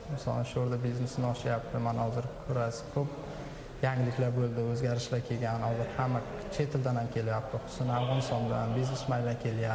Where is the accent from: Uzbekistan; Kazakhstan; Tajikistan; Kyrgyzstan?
Kazakhstan; O'zim aslida to'g'risi Qozog'istondanman.